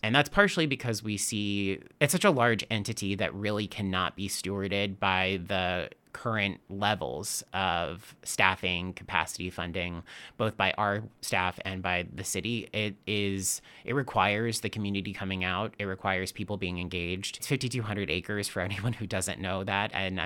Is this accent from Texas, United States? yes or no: yes; Texas, United States; also born or lived in Dallas / Austin; now in Portland, United States; And I'm originally from Texas, as I said, and I felt immediately, you know, having kind of grown up in Dallas and Austin specifically, I think I immediately fell in love with Portland.